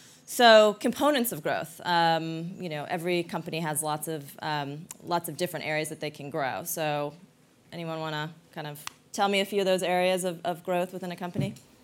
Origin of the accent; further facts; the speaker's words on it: New York, United States; now in San Francisco, United States; I live in San Francisco mostly. I'm from New York, and I spend a lot of time in London.